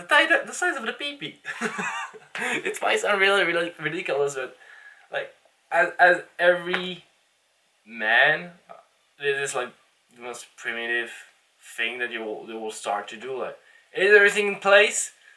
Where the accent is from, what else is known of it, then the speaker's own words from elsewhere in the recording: Luxembourg; English is a second language; I'm from Luxembourg, small country in Europe, and everything is just pretty nice there, and there's a blend of cultures